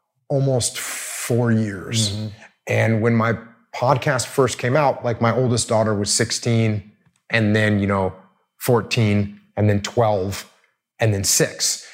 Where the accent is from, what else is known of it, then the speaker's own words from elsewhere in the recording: New England, United States; So we've taken an industry, which I grew up in New England, and that used to be sort of the center for textiles in America